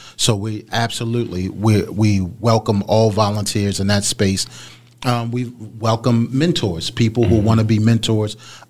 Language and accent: English; Baltimore, Maryland, United States; I'm from West Baltimore, born and raised.